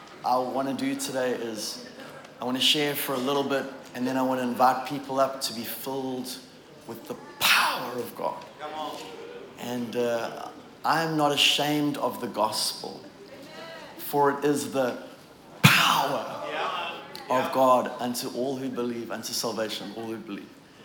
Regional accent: Durban, KwaZulu-Natal, South Africa; now in Australia; I grew up in Durban, South Africa.

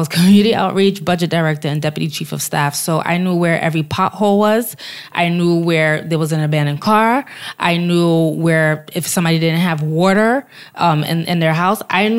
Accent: Brooklyn, New York, United States; I was born and raised in East Flatbush, Flatlands area of Brooklyn.

